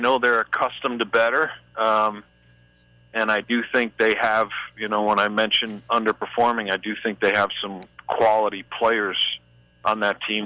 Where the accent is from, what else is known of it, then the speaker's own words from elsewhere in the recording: United States; Well, obviously, I as an American, I'm sort of pleased to see that result.